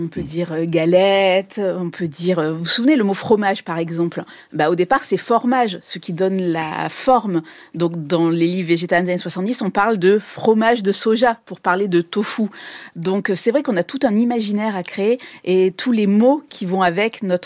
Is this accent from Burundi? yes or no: no; Marseille, Provence-Alpes-Côte d'Azur, France; Je suis provençale.